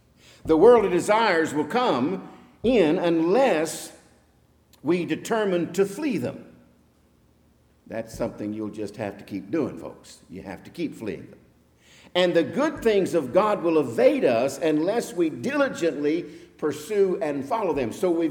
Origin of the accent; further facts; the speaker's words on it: Texas, United States; moved away as an adult; now in Tennessee, United States; Now, I'm a Texan living in Tennessee now.